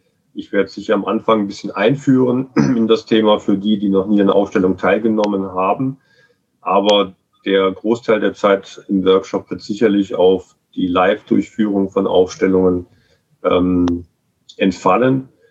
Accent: Rhineland-Palatinate, Germany; also born or lived in Munich; ich bin 49 Jahre alt, bin geboren in München und dort in der Nähe auch aufgewachsen und später dann im Rheinland in der Eifel aufgewachsen.

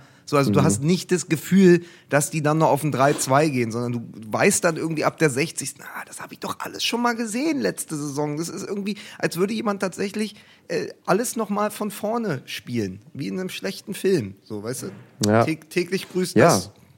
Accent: Dortmund, North Rhine-Westphalia, Germany; als Dortmunder

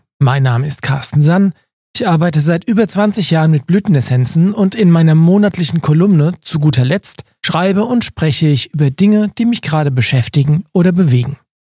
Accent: Aschaffenburg, Bavaria, Germany; Ich bin in Aschaffenburg geboren. Ich bin hier groß geworden die meiste Zeit, lebe hier die meiste Zeit. Ich habe nur wenige Jahre meines Lebens außerhalb von Aschaffenburg verbracht. Aschaffenburg ist meine Heimat. Aschaffenburg ist meine Stadt.

